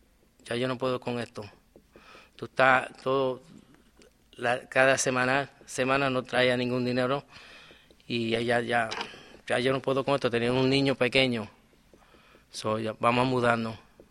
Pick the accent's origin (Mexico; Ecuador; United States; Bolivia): United States; New York; yo me crié en Nueva York. Y entonces me mudé porque ya las cosas en Nueva York se estaban poniendo malísimas.